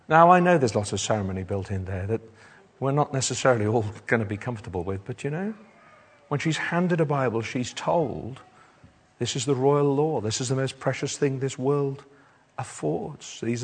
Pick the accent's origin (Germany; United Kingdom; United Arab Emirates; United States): United Kingdom; I'm partly because I'm British and I just don't like that, such things.